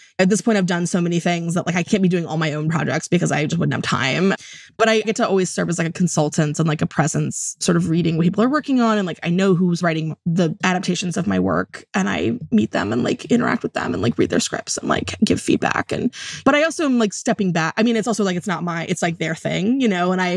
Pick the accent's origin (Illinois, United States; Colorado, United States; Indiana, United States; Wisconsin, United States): Wisconsin, United States; I'm from Wisconsin. Who the heck's the Jelly Man?